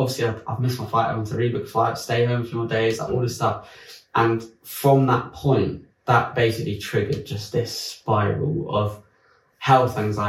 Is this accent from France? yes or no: yes; France; also born or lived in London; I was still at home in France, because I grew up in France. Basically, that's why I was in France. My home's in France. That's where my parents live.